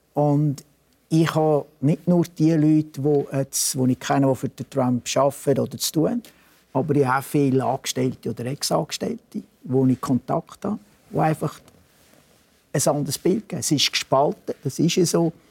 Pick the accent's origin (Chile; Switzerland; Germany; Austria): Switzerland; Ich bin Schweizer. Ich bin nicht wahlberechtigt in den USA.